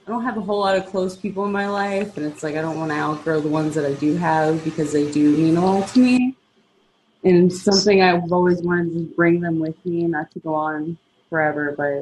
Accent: Cincinnati, Ohio, United States; I'm from Cincinnati, Ohio.

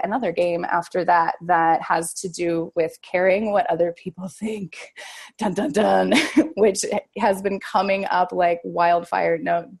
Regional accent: Sandpoint, Idaho, United States; I am in Sandpoint, Idaho, my hometown, in my parents' house.

